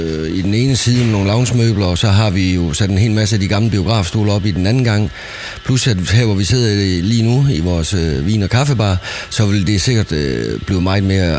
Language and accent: Danish; Esbjerg, Region of Southern Denmark, Denmark; also born or lived in Greenland; Jeg er Esbjerg-dreng og har altid boet her i Esbjerg på nær lige en par udstikker, og jeg har også været i Grønland nogle år og sådan lidt rundt omkring, men ellers, jeg kommer altid tilbage til Esbjerg.